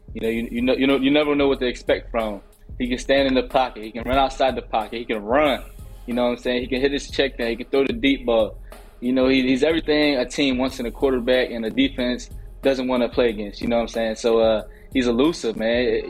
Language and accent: English; Virginia, United States; You know, I'm from Virginia with a school in Baltimore, but so I don't really have that Baltimore accent